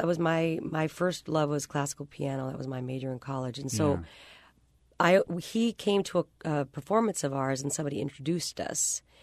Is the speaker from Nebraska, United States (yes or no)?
yes; Omaha, Nebraska, United States; also born or lived in Kansas City; I'm from Omaha originally, but also lived in Kansas City earlier on, long story.